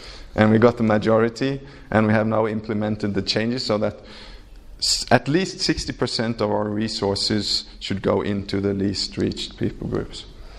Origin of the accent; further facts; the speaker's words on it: Kenya; now in Norway; And that was another thing I didn't realize when I came from Kenya to Norway, that I was a significant and important people in other people's lives.